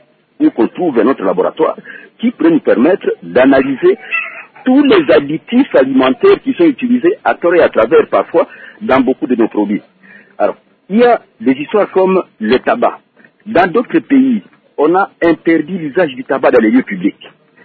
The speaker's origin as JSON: {"language": "French", "country": "DR Congo", "said": "ici chez nous au Congo."}